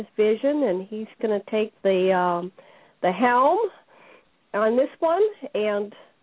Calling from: Hawaii, United States; I'm calling in from the Ascension Center in Maui, Hawaii, and it's a beautiful day in paradise.

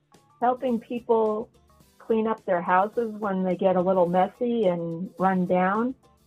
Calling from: Pennsylvania, United States; I'm calling you from Pennsylvania.

